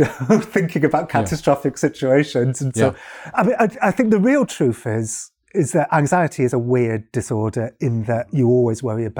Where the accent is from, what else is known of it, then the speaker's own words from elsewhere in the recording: Wales, United Kingdom; I'm Welsh, yeah, even worse.